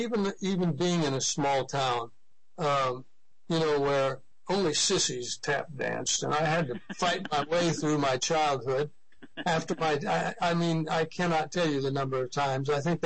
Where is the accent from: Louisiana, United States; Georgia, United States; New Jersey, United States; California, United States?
California, United States; Los Angeles; also born or lived in Vicente; So I was born in Vicente, but I spent time in Hollywood and Los Angeles all growing up.